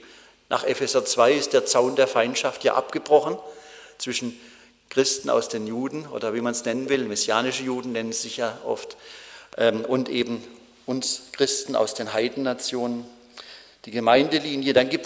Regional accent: Baden-Württemberg, Germany; Sehr erstaunlich, dass ein Land, das halb so groß ist wie mein Heimatland Baden-Württemberg

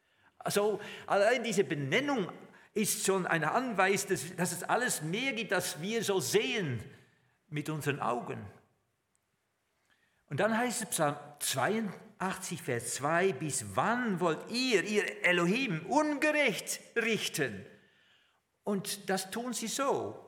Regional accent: Netherlands; German is a second language; now in Germany; zum ersten Mal habe ich erkannt, wie ich als Holländer anders denke.

